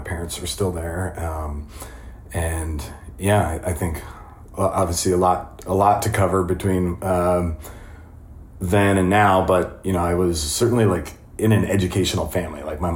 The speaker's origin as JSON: {"language": "English", "region": "New Hampshire", "country": "United States", "tie": "born or raised there", "said": "Growing up right in the thick of Red Sox Nation"}